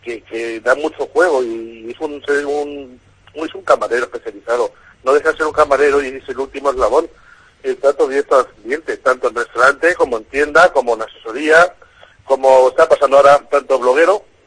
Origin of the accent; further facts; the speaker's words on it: Castilla-La Mancha, Spain; quiero hacer una autocrítica como castellano manchego.